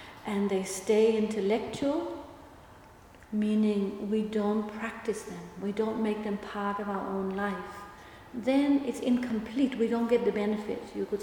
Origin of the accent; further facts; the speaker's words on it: Denmark; I grew up in Denmark, a Christian, supposedly Christian country